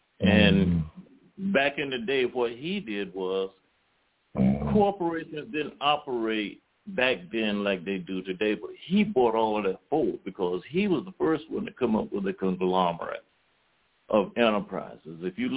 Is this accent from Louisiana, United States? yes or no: yes; New Orleans, Louisiana, United States; I'm like Warren, I can't understand it, but I'm from New Orleans.